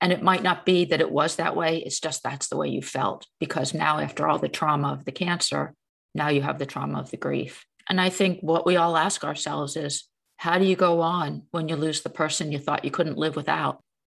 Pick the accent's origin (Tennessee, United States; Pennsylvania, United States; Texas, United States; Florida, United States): Pennsylvania, United States; I am. I was born outside Philadelphia.